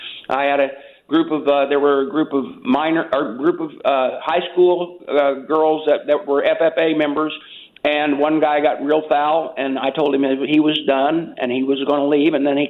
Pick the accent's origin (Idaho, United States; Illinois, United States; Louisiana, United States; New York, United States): Illinois, United States; because remember, I'm from Illinois, and I'm not sure they always handle their money the best.